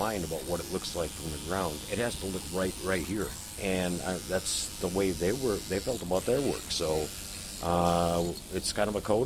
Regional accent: Meadowlands, Minnesota, United States; I grew up on the Iron Range, a little town called Meadowlands. And I grew up on a farm, and we were making the hay and milking the cows and all that kind of stuff.

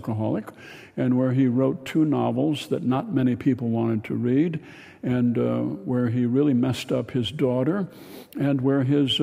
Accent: Minnesota, United States; I'm not a big talker at all. I'm from Minnesota. I'm a good listener.

